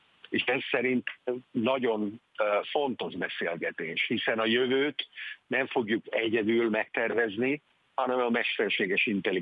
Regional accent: Budapest, Hungary; born there; bár Budapesten születtem, de ritkán vagyok Magyarországon

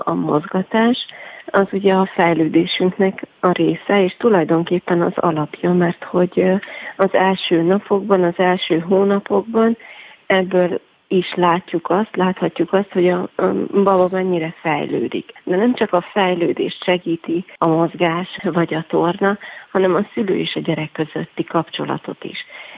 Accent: Zakarpattia Oblast, Ukraine; ott, ahol élek, ahol felnőttem, Kárpátalja az én otthonom

